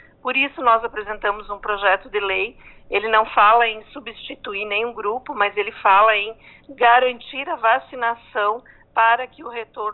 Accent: Santa Catarina, Brazil; eu que sou do oeste de Santa Catarina

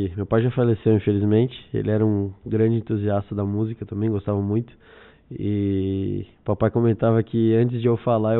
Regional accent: Caxias do Sul, Rio Grande do Sul, Brazil; now in São Paulo, Brazil; Sou natural da Serra Gaúcha, Caxias do Sul.

